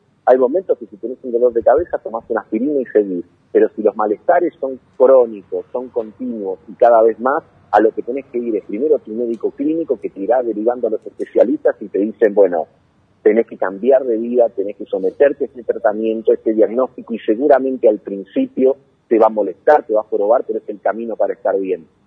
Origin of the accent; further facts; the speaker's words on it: Buenos Aires, Argentina; vuelvo a mi patria chica, a la ciudad de Buenos Aires.